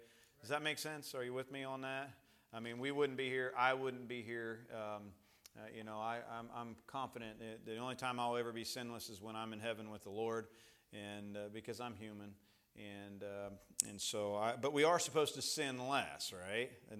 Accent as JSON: {"language": "English", "town": "Coshocton", "region": "Ohio", "country": "United States", "tie": "born or raised there", "said": "my hometown, Coshocton, which we're not from town. I call it my hometown, but we're from 12 miles outside of town."}